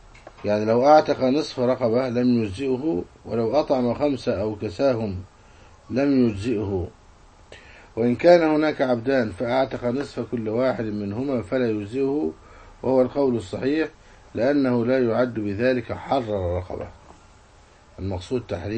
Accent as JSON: {"language": "Arabic", "country": "Egypt", "said": "في بلدنا مصر"}